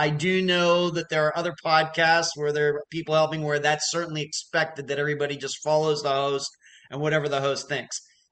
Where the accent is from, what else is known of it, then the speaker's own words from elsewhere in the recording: Pennsylvania, United States; just because we're both from Western Pennsylvania